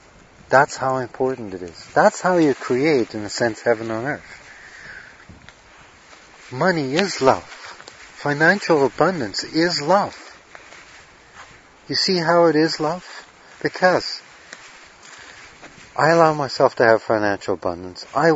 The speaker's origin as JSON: {"language": "English", "country": "Canada", "said": "I come from Canada and I go down there and I see these bricks"}